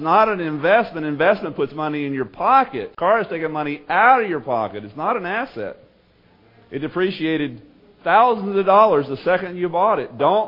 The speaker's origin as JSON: {"language": "English", "region": "Texas", "country": "United States", "tie": "born or raised there", "said": "Year after year, I grew up with them in East Texas."}